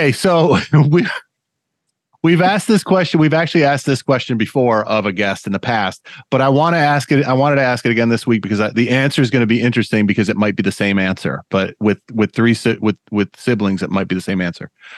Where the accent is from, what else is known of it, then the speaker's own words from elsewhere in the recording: Ireland; As an Irish guy, like how can you screw that up?